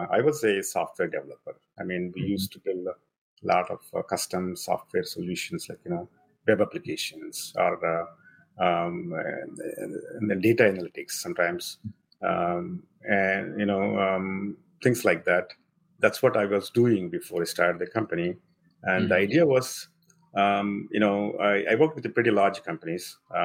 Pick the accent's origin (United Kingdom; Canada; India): India; moved away as an adult; now in United States; I grew up in India, and then you know, I obviously, just like a lot of people, I worked at software companies in India initially